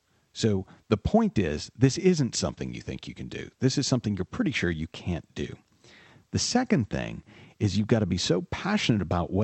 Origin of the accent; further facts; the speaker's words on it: United States; I knew they had a little thing about my being American over there.